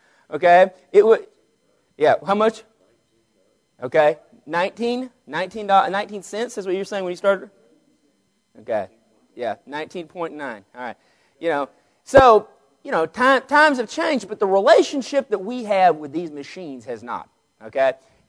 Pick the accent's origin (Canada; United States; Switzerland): United States; Vernon, Texas; You know, I grew up in Vernon, Texas.